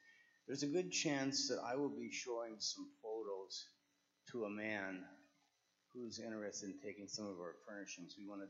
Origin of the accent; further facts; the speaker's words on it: Iowa, United States; now in Minnesota, United States; I'm from Iowa originally. And my early years, I was raised in Iowa.